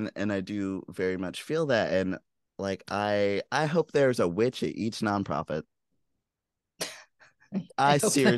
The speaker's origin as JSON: {"language": "English", "town": "Richmond", "region": "Virginia", "country": "United States", "tie": "born or raised there", "said": "I'm guilty of being a founder who created this kind of whirlwind of energy as well, in my hometown too. Back when I was co-starting the Rock and Roll Camp for Girls in Richmond, Virginia."}